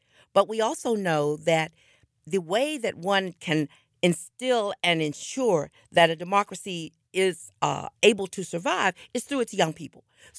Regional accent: Washington, District of Columbia, United States; Well, I grew up in Washington, D.C. My parents were actually from North Carolina and Ohio, respectively.

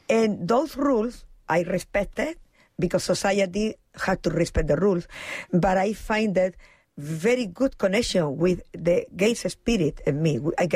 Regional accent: Spain; born there; English is a second language; You better look into my background and my biography. I didn't speak English. Because when you're born in Spain, you learn French, because it's very near, or you learn Italian because it's very, very similar.

